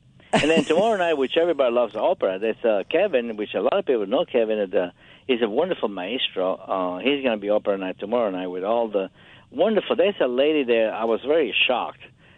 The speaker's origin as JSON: {"language": "English", "country": "Italy", "tie": "born or raised there", "said": "I grew up in Italy, as you know, with like opera."}